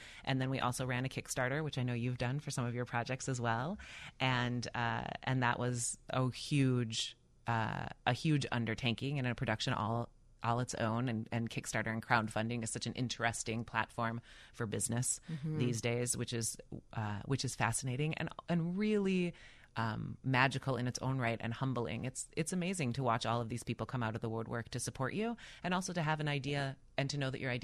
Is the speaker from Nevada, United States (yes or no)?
no; Minneapolis, Minnesota, United States; now in Chicago, United States; So I grew up in Minneapolis and I live in Chicago now.